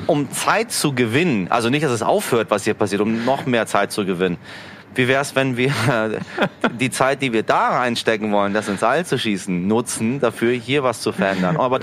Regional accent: Iran; ich bin ja Iraner, da haben wir immer noch Pflegethermometer mit Quecksilber

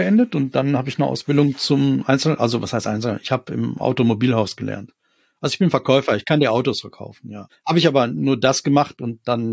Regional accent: Dortmund, North Rhine-Westphalia, Germany; now in Hannover, Germany; Mit meiner Lebensgefährtin bin ich nach Hannover gezogen, vor über 20 Jahren, ja. Aber ich bin Dortmunder, ja.

